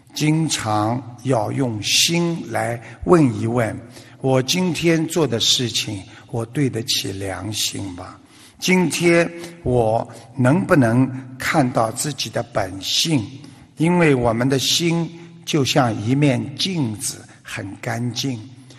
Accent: Australia; 旧金山呢，是一个旅游胜地，世界著名的金门大桥和我们澳大利亚的悉尼大桥呢一样

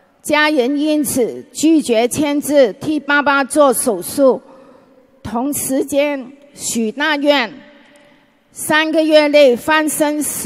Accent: Hong Kong; 本人来自香港的同修

